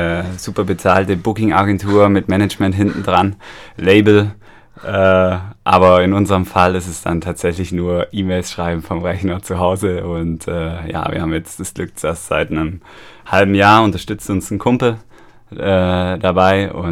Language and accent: German; Stuttgart, Baden-Württemberg, Germany; born there; now in Freiburg, Germany; und kommen gebürtig aus Stuttgart, Esslingen, Stresslingen direkt daneben. Aber die Hälfte von uns wohnt jetzt schon seit 7 Jahren hier in Freiburg.